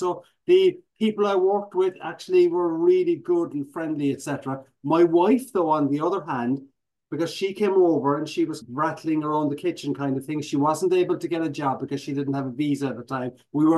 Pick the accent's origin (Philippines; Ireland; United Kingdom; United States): Ireland; Midleton, Munster; I had a good childhood. I was lucky. We lived in a small little town. Actually, some of your listeners and viewers might know the place is called Middleton.